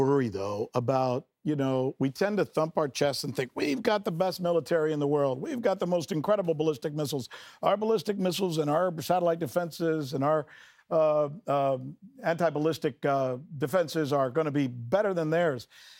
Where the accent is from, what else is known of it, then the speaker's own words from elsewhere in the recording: Florida, United States; a guy that I grew up in South Florida with, by the way, fellow Cuban-American